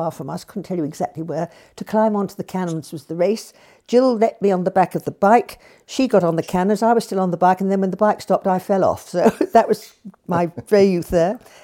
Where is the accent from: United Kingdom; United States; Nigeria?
United Kingdom; Teddington, London; also born or lived in Clapham; I was born on Clapham Common on Lavender Hill. So I've always considered myself one of the Lavender Hill mob. My grandparents lived there. They were watermen and lightermen. And we moved on then when Mother was married to Teddington.